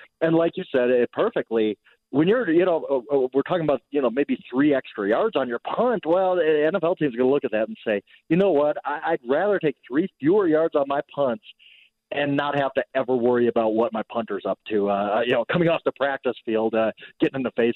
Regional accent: Milwaukee, Wisconsin, United States; I'm a Bucks fan, right? I'm from Milwaukee.

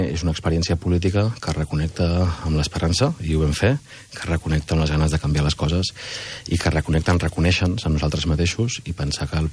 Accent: Catalonia, Spain; som catalans, som mediterranis

